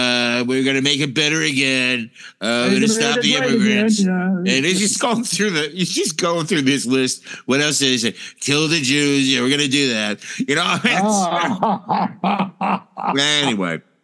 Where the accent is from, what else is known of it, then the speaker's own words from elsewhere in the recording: New York, United States; And I came from New York. I lived in New York, man.